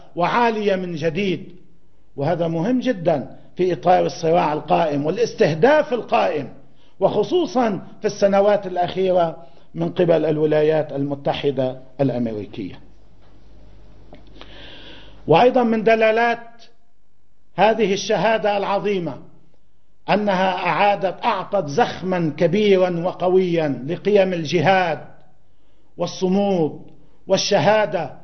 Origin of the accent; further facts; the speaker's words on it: Lebanon; حتى عندنا في لبنان